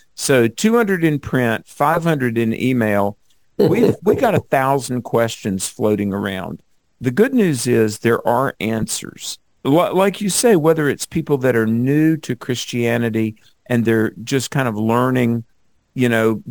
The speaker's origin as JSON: {"language": "English", "region": "the South", "country": "United States", "tie": "born or raised there", "said": "I grew up in the Bible Belt. And, you know, down south, there's like a church on every corner."}